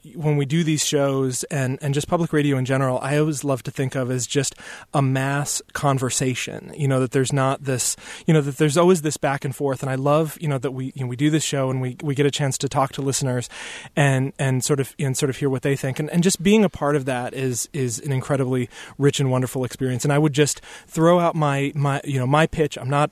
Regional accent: Wisconsin, United States; growing up in Wisconsin, Wisconsin Public Radio has just been a huge boon to my existence and the existence of my dear mother in Iola, Wisconsin.

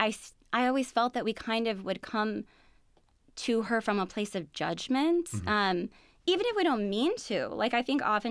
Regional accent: Wisconsin, United States; There are so many beautiful areas in Wisconsin and in central and northern Wisconsin that I kind of drew from.

